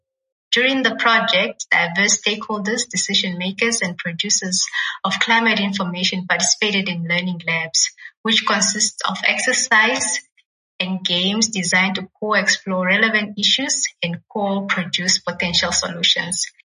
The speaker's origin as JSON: {"language": "English", "country": "Namibia", "tie": "born or raised there", "said": "I grew up in Namibia, the driest country in the sub-Saharan Africa."}